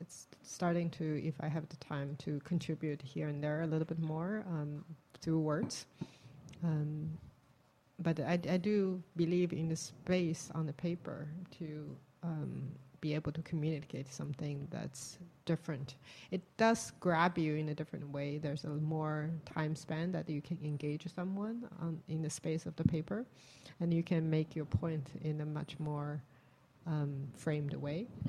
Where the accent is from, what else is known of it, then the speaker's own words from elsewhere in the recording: China; You know, I'm from China. I grew up in a time where architecture is not yet has not taken off yet.